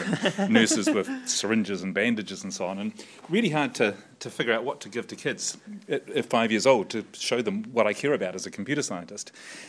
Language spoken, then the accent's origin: English; New Zealand; Okay, so I'm from New Zealand, and I'm a professor at a university there, University of Canterbury